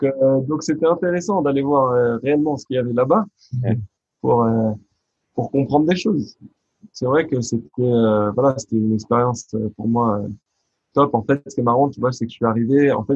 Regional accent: France

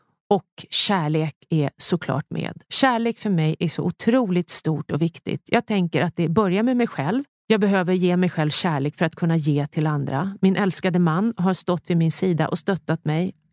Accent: Ljusdal, Gävleborg County, Sweden; now in Stockholm, Sweden; som är född i Ljusdal men som nu bor i Stockholm. Jag är hemma i Ljusdal, Hälsingland, hos min mamma och pappa.

